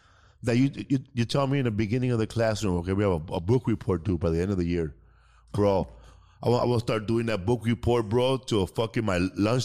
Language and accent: English; Mexico City, Mexico; We're from Mexico City, bro.